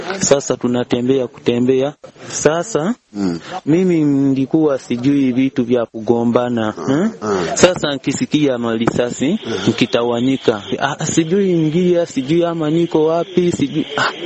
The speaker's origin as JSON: {"language": "Swahili", "country": "Uganda", "said": "nilitoka Kabusoga Uganda, kukuya Ucha."}